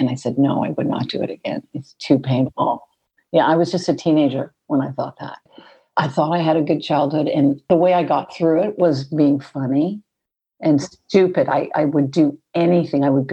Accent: Pasadena, California, United States; also born or lived in Texas / Philadelphia / Guam; Well, I was raised mostly in Pasadena, California. My father was he was in the Navy. So I was born in Texas and we lived in Philadelphia. Then we traveled over to Guam and then we moved back to Pasadena, California.

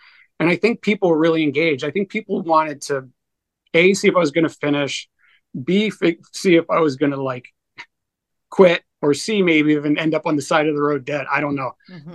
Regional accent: New England, United States; being born and raised in New England.

